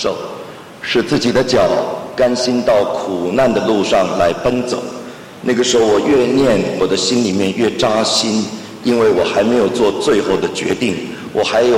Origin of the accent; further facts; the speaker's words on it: Beijing, China; born there; moved away; 1988年，我第一次回到中国，我生在北京，回到北京